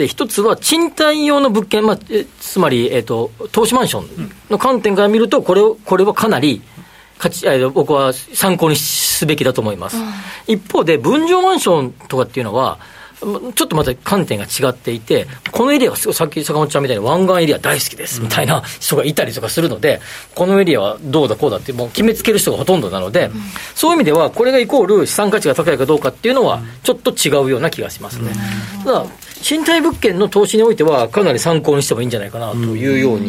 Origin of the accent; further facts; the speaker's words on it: Kansai, Japan; moved away; まあいろんなとこから集まってきてることもあって、まあ、あの僕もそうですけど、うん、関西から来てるとか